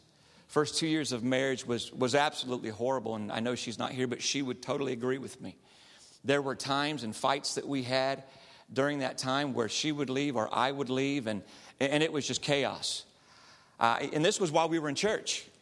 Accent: California, United States; And no, I did not live back east. I'm from California, born and raised, just have two kids named after those cities.

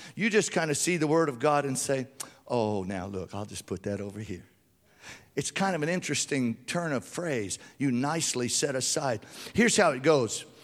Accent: Louisiana, United States; And so I'm from South Louisiana. And so half the world down there is Roman Catholic.

